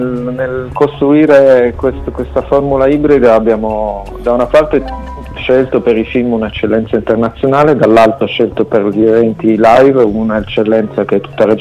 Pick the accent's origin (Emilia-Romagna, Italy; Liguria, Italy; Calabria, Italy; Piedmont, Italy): Piedmont, Italy; Turin; che comunque sono di Torino, quindi devo arrivarci fino in Sardegna